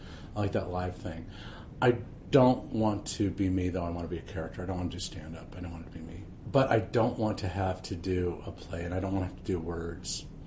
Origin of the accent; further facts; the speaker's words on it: Colorado, United States; also born or lived in Chicago; I'm from Colorado, so I'm used to 300 days of sunshine a year.